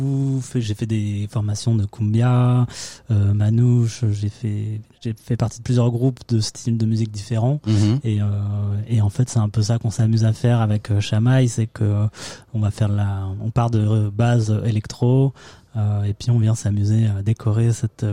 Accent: Avranches, Normandy, France; on vient de Basse-Normandie, du sud Manche. Du coup, Avranches, baie du Mont-Saint-Michel.

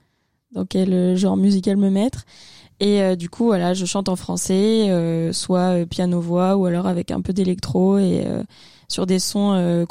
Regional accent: Caen, Normandy, France; j'ai 26 ans, je viens de Caen

